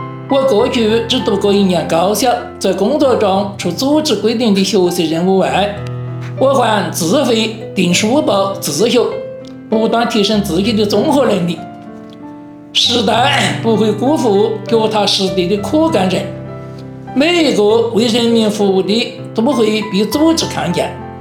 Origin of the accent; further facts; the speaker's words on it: Pingchang County, Sichuan, China; born there; 我出生在平昌县司马镇